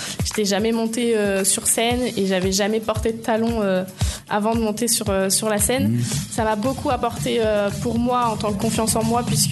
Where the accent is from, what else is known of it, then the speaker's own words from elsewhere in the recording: Villevallier, Bourgogne-Franche-Comté, France; also born or lived in Auxerre; j'ai 21 ans et je suis originaire de Villevallier.